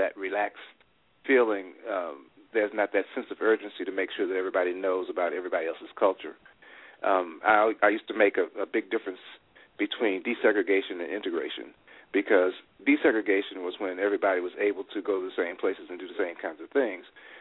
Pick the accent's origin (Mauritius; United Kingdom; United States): United States; Roanoke, Virginia; I grew up in Southwest Virginia, in a city called Roanoke, Virginia